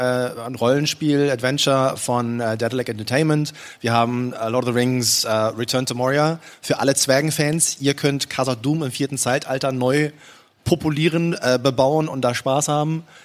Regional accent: Cologne, North Rhine-Westphalia, Germany; born there; Ich bin gebürtiger Kölner.

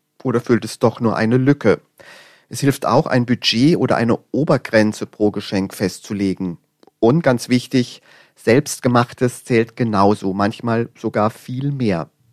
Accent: Bavaria, Germany; Bei uns in Oberbayern nennen wir den Advent ja gerne auch die Stadezeit

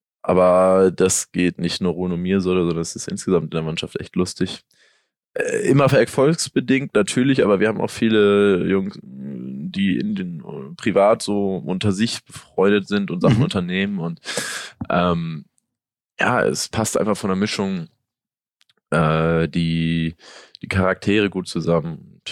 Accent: Norderney, Lower Saxony, Germany; born or raised there; also born or lived in Achim

